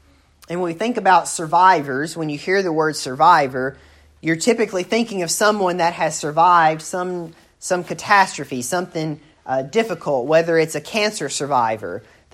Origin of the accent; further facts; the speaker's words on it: United States; it was very prevalent in the community where I grew up in Macon County.